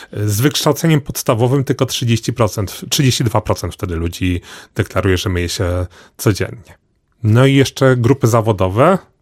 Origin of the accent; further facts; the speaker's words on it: Galicia, Poland; a my, ponieważ jesteśmy z Galicji, to tego nie rozumiemy, jak bogata była Wielkopolska